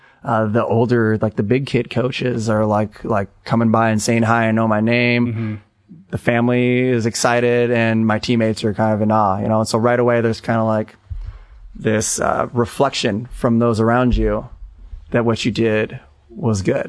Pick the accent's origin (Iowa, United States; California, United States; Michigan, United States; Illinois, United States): California, United States; Canoga Park; Yeah. I grew up in Canoga Park, or at least that was the house I was born into, and got my first taste of the water there.